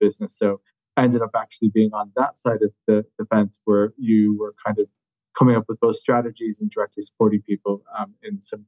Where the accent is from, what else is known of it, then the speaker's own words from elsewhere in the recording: United States; moved away as an adult; now in Ireland; My story was started in the States. I grew up in the States as a kid, and I really liked foreign languages.